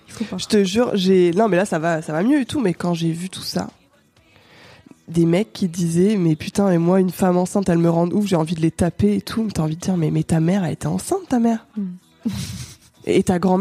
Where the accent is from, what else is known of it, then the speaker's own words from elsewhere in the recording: Brittany, France; born there; also born or lived in Normandy / Seine-Saint-Denis / Seine-et-Marne / Biarritz; now in Paris, France; Du coup, je suis née en Bretagne et j'ai énormément bougé parce que mon père est militaire.